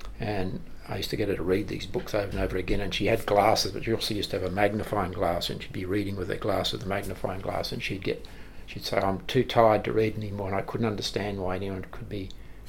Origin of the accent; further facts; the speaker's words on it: Brisbane, Queensland, Australia; born there; I was born in Brisbane, and I came from a family that you wouldn't think would produce a professor.